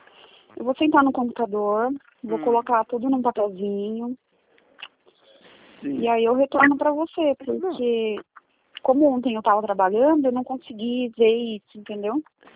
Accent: Atibaia, São Paulo, Brazil; Eu sou de Atibaia

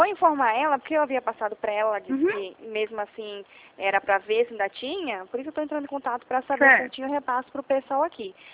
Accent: Atibaia, São Paulo, Brazil; Eu sou de Atibaia.

